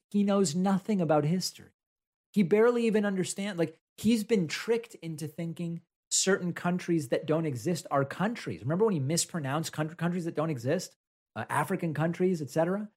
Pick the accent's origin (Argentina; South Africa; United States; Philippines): Argentina; first language Spanish; English is a second language; As many of you know, I'm from Argentina, grew up speaking Spanish.